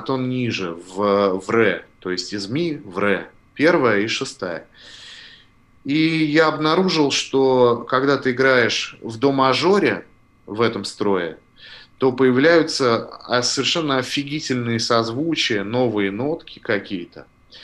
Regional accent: Nizhny Novgorod, Nizhny Novgorod Oblast, Russia; Да, я из Нижнего Новгорода.

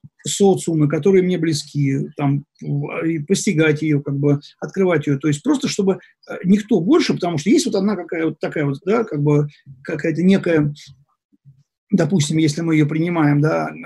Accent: Moscow, Russia; Да, я родился в Москве, я вырос в России, я хорошо знаю. Я прошел там все и советские годы, два десятилетия

